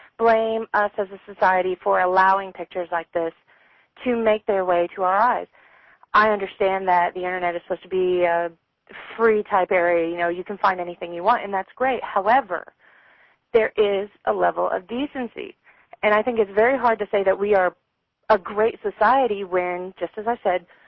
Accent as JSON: {"language": "English", "region": "Texas", "country": "United States", "said": "I am very proud of my heritage, being a Texan, being an American."}